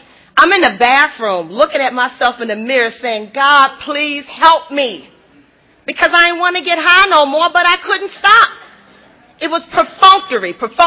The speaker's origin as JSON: {"language": "English", "town": "Washington", "region": "District of Columbia", "country": "United States", "said": "Hi, group. … I am from the Washington, D.C. area."}